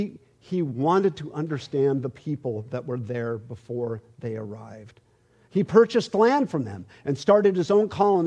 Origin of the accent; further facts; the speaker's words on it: California, United States; I'll be honest, I'm from California